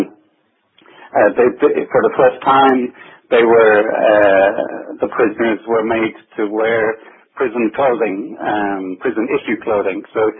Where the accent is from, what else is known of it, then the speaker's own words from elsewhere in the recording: Dublin, Leinster, Ireland; I was born in Dublin, and I grew up there, and I moved into film, I guess, from college.